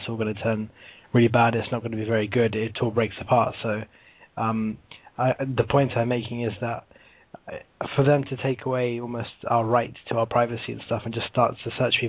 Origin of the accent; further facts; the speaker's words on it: United Kingdom; now in Boston, United States; I'm in Boston, but I'm actually from the UK.